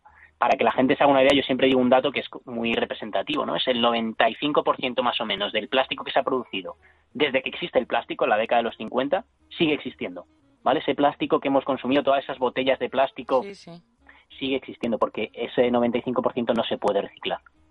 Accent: Spain; en España, que es mi tierra

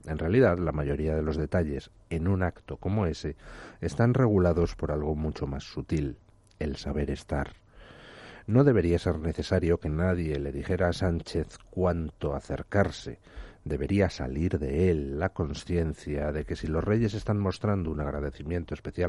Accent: Spain; mi agradecimiento como español

